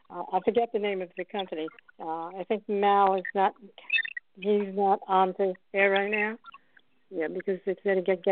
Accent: Elizabeth, New Jersey, United States; I grew up in Elizabeth, taught in Newark.

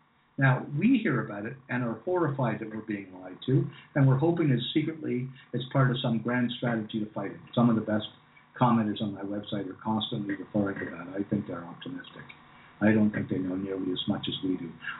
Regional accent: England, United Kingdom; But, you know, being English, I tend to follow the cultural shifts in English-speaking countries much more so than in other ones.

